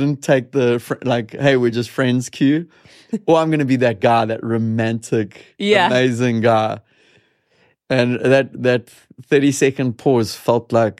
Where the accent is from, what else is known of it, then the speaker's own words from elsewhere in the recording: South Africa; I'm South African. South Africans are a little bit more committal.